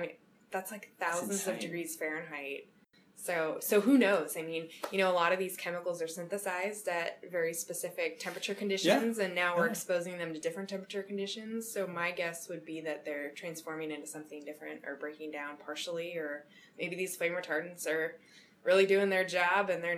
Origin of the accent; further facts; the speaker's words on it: Sonoma, California, United States; I was born and raised in Sonoma, and so when this ash project came about, I jumped on board.